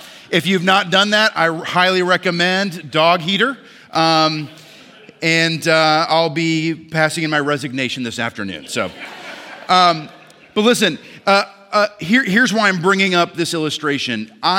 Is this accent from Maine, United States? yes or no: yes; Maine, United States; Some of you know I grew up in Maine, and I have vivid memories of wintertime